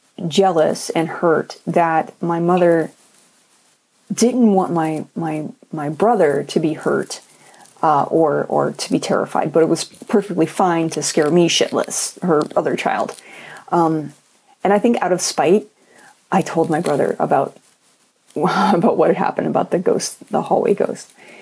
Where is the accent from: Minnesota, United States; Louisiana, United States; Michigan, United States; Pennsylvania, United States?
Louisiana, United States; I grew up in Louisiana in a small town in Lower St. Bernard Parish